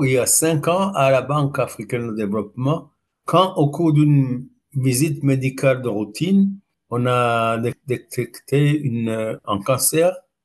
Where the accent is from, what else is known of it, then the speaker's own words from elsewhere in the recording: Burundi; born there; Burundi. Le Burundi, c'est un petit pays qui est à la pointe du nord-est du lac Tanganyika